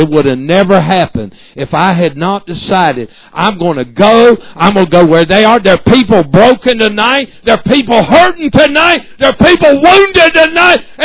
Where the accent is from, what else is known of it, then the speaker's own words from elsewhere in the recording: Salisbury, United States; finally God called me off to finish college and went off back to my hometown in Salisbury